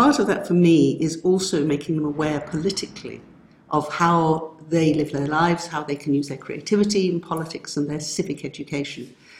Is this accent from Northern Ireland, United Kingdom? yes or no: no; London, United Kingdom; I grew up in London from a theatre family.